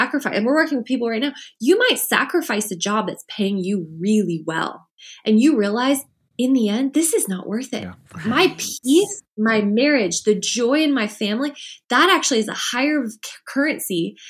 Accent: Canada; We're Canadian.

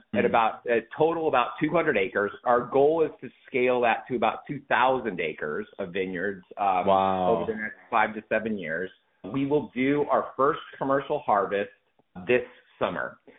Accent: United States; And being an American, when we think of the Himalayas, we think of glaciers and Yeti and, you know, Mount Everest.

